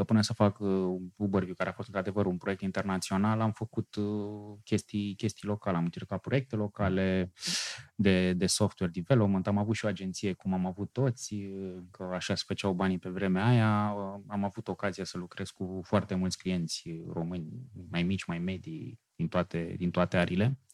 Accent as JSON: {"language": "Romanian", "country": "Romania", "said": "am luat așa un taste de cum e să vin din România în afară"}